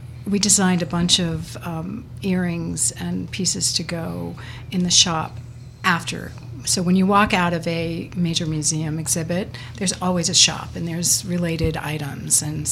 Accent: Connecticut, United States; also born or lived in Maine; We spent a couple years up in Maine, but for the most part, I grew up in Connecticut in a town of 2000.

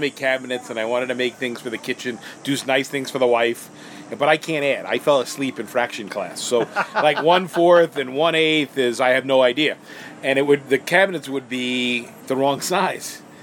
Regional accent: New York City, New York, United States; Well, I grew up in New York City, and I couldn't be less artsy.

